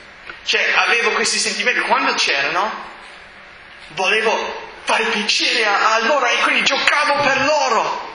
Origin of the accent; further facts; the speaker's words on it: Boston, Massachusetts, United States; io non ho questa scusa perché io sono cresciuto a Boston, no, dove non ci sono fiumi